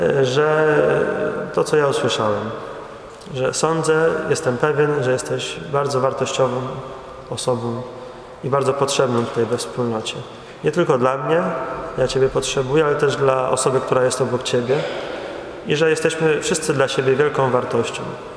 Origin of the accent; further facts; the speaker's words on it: Koszalin, West Pomeranian Voivodeship, Poland; moved away as an adult; now in Warsaw, Poland; Kilka miesięcy byłem w Warszawie, przyjechałem tutaj z Koszalina